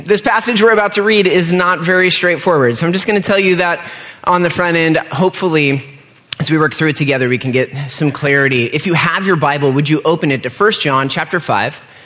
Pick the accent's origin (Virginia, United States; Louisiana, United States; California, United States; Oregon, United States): California, United States; Stockton; I was reminded of the Stockton Record, which is the newspaper in my hometown.